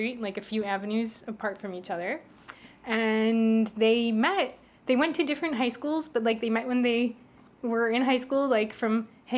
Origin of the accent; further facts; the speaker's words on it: Richmond Hill, New York, United States; Like, I've met Guyanese people in London, and I'm like, I'm from Richmond Hill. And they're like, oh. Yeah. So I grew up, like, in this neighborhood that was really Caribbean and also Indian influences.